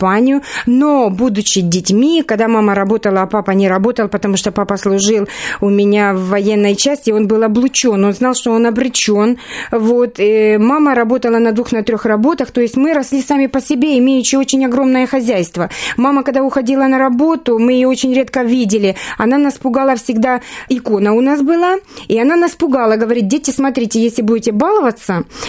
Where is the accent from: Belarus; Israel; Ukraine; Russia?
Ukraine; Mykolaiv Oblast; born or raised there